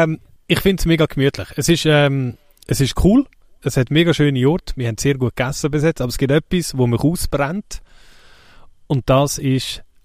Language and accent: German; Switzerland; so pflichtbewusst, wie ich bin als Schweizer